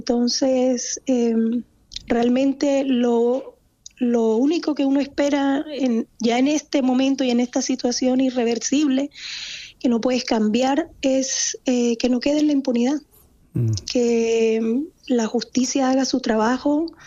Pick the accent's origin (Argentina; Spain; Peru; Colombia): Colombia; now in Chile; yo soy colombiana, mis dos hijos mayores son colombianos, nacidos en Colombia. Nosotros llegamos aquí hace 23 años, yo estoy casada con chileno. Llegamos acá hace 23 años